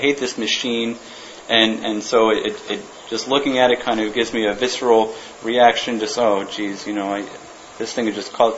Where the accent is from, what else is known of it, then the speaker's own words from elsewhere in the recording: Boston, Massachusetts, United States; I'm from Boston. If I didn't know, I would have got burned to the stake for not knowing that. People in Boston are very fanatical about baseball.